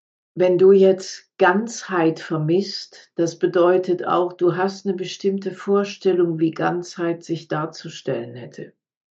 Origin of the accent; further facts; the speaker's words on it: Cologne, North Rhine-Westphalia, Germany; Aber ich komme aus Köln. Ich komme aus der Karnevalsstadt.